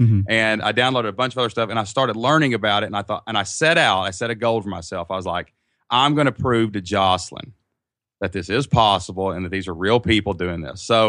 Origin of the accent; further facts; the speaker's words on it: Kentucky, United States; And, we're from Kentucky, just a small town, and we're just like normal people.